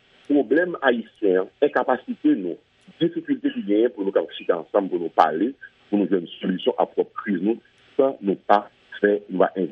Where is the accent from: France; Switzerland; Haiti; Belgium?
Haiti; En tant qu'haïtien, tout est fait résoudre crise, mais il ne va jamais résoudre crise.